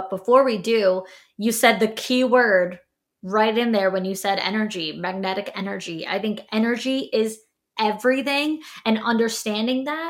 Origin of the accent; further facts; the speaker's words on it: New York, United States; I'm from New York.